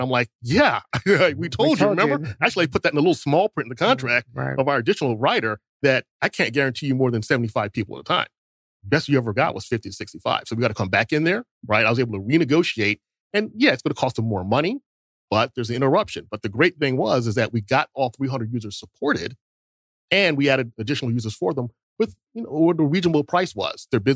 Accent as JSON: {"language": "English", "town": "Baltimore", "region": "Maryland", "country": "United States", "said": "I had to get up to, we're originally from Baltimore, to get up to Baltimore for his funeral."}